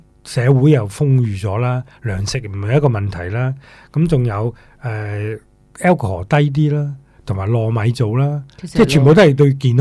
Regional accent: China; 即是我们中国人喝你觉得很舒服咯

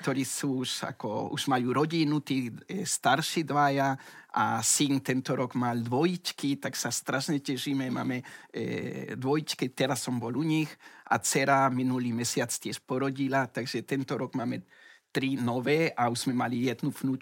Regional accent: Peru; Slovak is a second language; now in Slovakia; Ale zostali sme z Peru, sa mi zdá, dvaja, traja, neveľa

